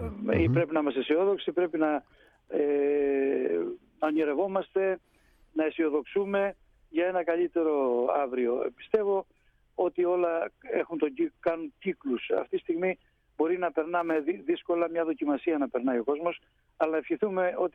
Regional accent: Avdou, Crete, Greece; Βρίσκομαι στην Κρήτη, συγκεκριμένα είμαι στο χωριό μου του Αυδού

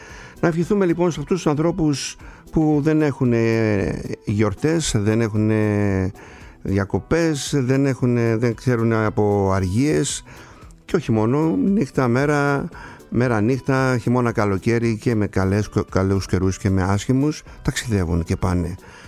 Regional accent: Kasos, South Aegean, Greece; τα παιδικά μου χρόνια, όταν κάναμε Χριστούγεννα στο νησί. Στο νησί μου την Κάσο.

